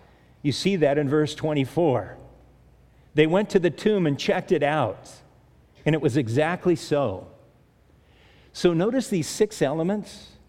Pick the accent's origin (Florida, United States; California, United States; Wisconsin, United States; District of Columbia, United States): California, United States; Manhattan Beach; We used to have those when I grew up in Manhattan Beach.